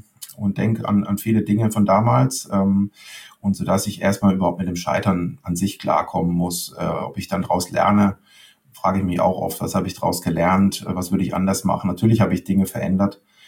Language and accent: German; Leimen, Baden-Württemberg, Germany; Ich komme aus Leim, bin mit Boris Becker quasi door-to-door aufgewachsen.